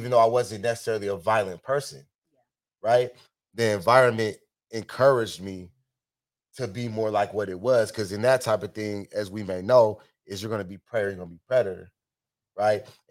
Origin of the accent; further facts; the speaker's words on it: Seattle, Washington, United States; Oh, I was raised in Central District.